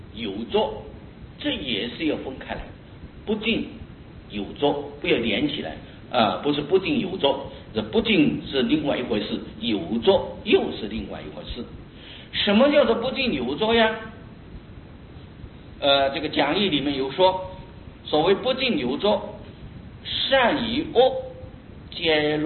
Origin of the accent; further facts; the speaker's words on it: China; 因为我们中国人呢，对这个做恶法啊